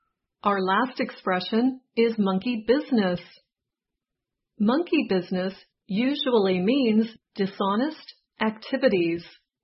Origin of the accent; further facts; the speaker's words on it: West Virginia, United States; Where I grew up in West Virginia, people might call something really fun a hoot.